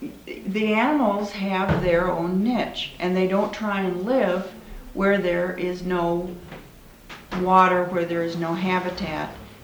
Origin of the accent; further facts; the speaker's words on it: Midwest, United States; Well, and I'm from the Midwest, and I don't know the history of just what happened with the Grand Coulee Dam